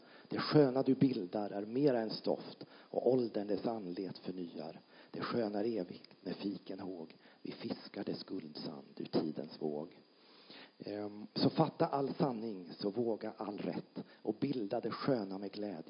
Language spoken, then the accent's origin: Swedish; Ödeshög, Östergötland, Sweden; also born or lived in Motala; now in Norrköping, Sweden; Jag har ju jobbat i Linköping och bor i Norrköping. Jag är uppvuxen i Ödeshög i sydväst. Där med Rökstenen och Alvastra klosterruin. Jag har bott många år i Motala. Jag har gått på gymnasiet i Mjölby. Jobbat i Linköping och nu bor jag i Norrköping.